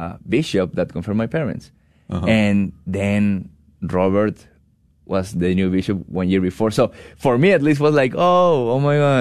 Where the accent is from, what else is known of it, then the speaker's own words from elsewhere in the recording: Chiclayo, Lambayeque, Peru; now in Houston, United States; at the north of Peru. We're basically next to a beach. It's a great city, always warm, you know.